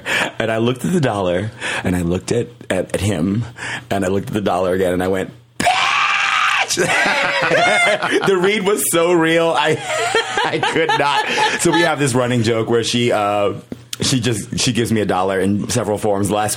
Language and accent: English; Virginia, United States; I'm from Virginia, yeah.